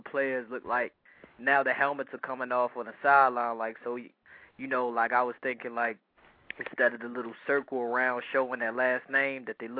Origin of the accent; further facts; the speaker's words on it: Baltimore, Maryland, United States; I'm from Baltimore, so you know it's all day long.